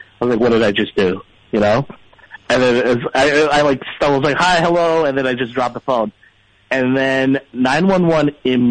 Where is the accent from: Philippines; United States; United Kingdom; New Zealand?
Philippines; So I grew up in the Philippines, and there are like 3 channels.